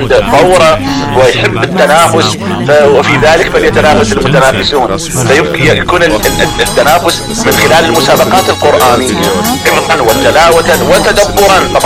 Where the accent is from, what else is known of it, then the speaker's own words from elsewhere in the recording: Iraq; احنا كأنا أتحدث يعني كعراقي